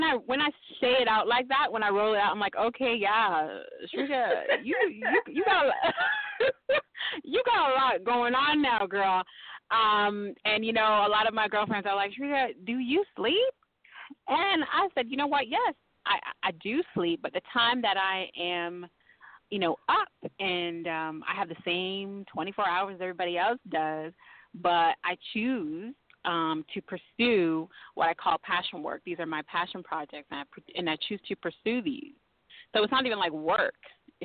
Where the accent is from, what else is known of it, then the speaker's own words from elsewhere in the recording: Ontario, Canada; So as you said, I am hailing from Canada. I'm just outside of Toronto